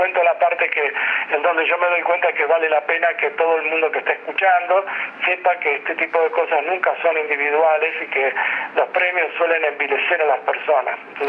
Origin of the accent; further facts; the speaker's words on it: Argentina; ese es mi compromiso con la educación en la Argentina, en mi país, ¿no?